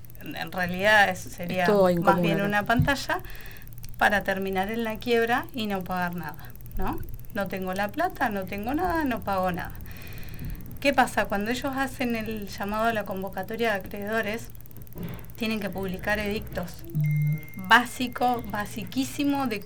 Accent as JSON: {"language": "Spanish", "region": "Neuquén", "country": "Argentina", "said": "Yo soy de Neuquén."}